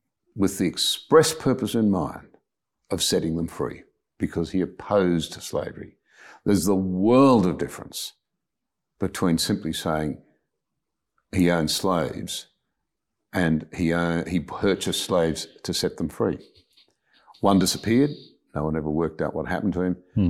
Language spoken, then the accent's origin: English; Australia; one final observation from me as an Australian whose father fought during the Second World War